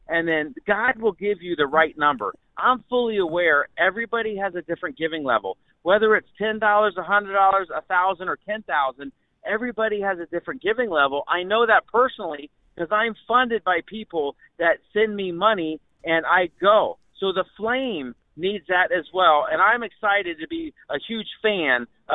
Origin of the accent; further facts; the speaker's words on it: Dublin, Ohio, United States; is from Dublin, Ohio, just outside of Columbus. And I love my home state.